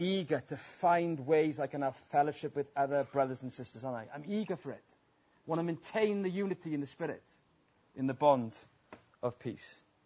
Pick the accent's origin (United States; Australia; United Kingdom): United Kingdom; Wales; as a Welshman, you might have guessed, I'm a proud Welshman.